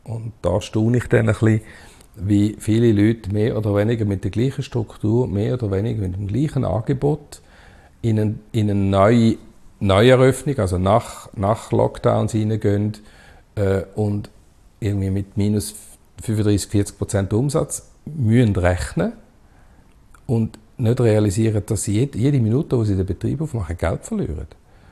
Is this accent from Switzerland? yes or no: yes; Schaffhausen, Switzerland; ich komme ja aus Schaffhausen und dort hat es ja viele auch ländliche Gegenden und Restaurants so.